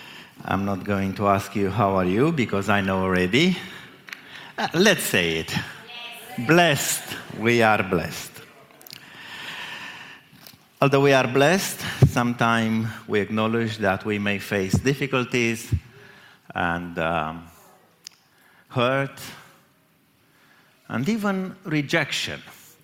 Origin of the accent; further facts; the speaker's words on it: Romania; moved away; I come from Eastern Europe. I encounter this often, even in this country.